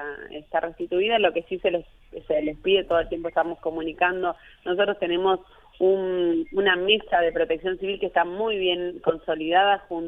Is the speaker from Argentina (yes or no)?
yes; El Trébol, Santa Fe, Argentina; yo nací acá en el Trébol, me crié y recuerdo cuando estaba en sexto grado la primera gran inundación